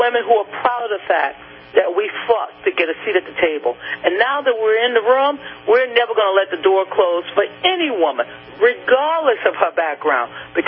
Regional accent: the South, United States; I understand my history as a Southerner. My parents lived on South Jefferson Davis Parkway in the city of New Orleans.

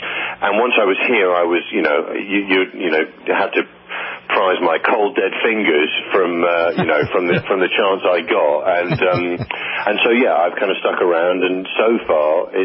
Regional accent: United Kingdom; I mean, I'm currently playing a British character, but I am British, but I've also played Americans.

